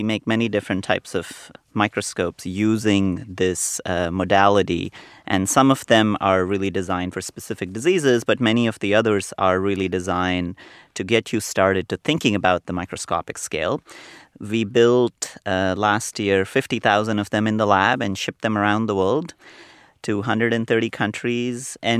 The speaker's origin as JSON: {"language": "English", "country": "India", "tie": "born or raised there", "said": "I grew up in India."}